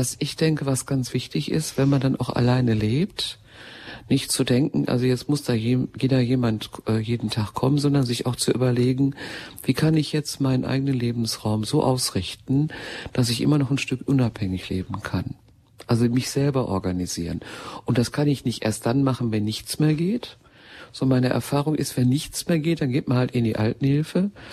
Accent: Gelsenkirchen, North Rhine-Westphalia, Germany; ich komme ja nun wirklich aus Gelsenkirchen

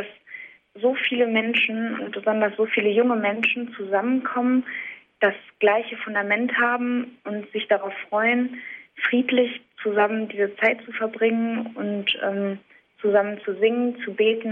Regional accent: Germany; dass das Land vielleicht nicht ganz so organisiert war, wie wir das als Deutsche gewohnt sind

